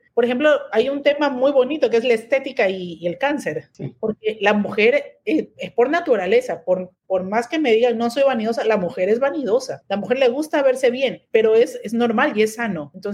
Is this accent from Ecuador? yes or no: yes; Guayaquil, Guayas, Ecuador; also born or lived in Mexico; yo soy oncóloga médica de Guayaquil, Ecuador. Yo me formé en México